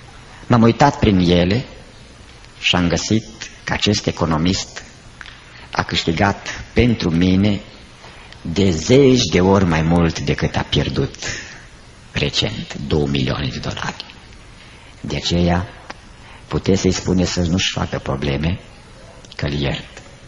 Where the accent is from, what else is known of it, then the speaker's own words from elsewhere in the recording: Romania; Și când spun români, spunem noi toți, că toți suntem români.